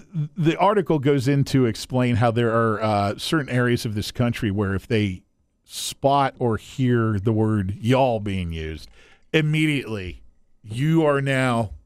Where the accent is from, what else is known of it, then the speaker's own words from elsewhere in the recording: the South, United States; If you, like us, were born and raised in the South.